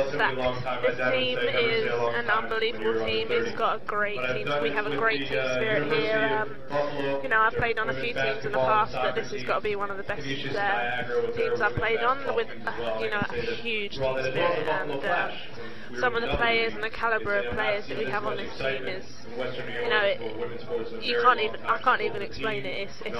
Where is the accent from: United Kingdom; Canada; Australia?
United Kingdom; London; now in United States; I'm from London, England.